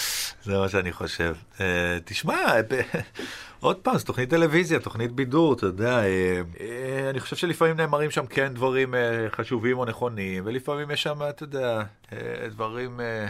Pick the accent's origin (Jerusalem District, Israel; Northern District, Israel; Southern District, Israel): Southern District, Israel; Eilat; also born or lived in Beersheba; נולדתי בבאר שבע, ובגיל 10 עברתי לאילת